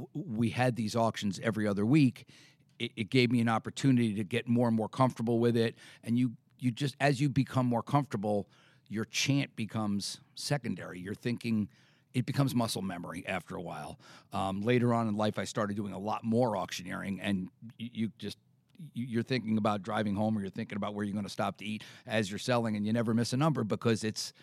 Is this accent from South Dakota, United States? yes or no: no; Long Island, New York, United States; Well, I grew up on Long Island, and we were in the horse business and horses and related items.